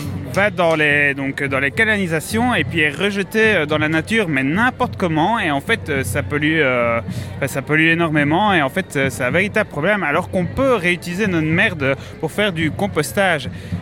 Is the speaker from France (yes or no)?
no; Liège, Wallonia, Belgium; On est là avec toute la team. On vient tous de Liège.